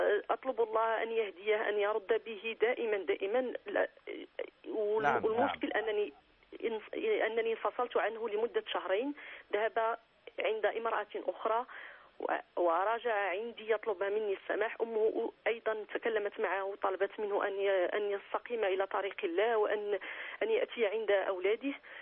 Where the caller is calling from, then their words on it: France; من فرنسا.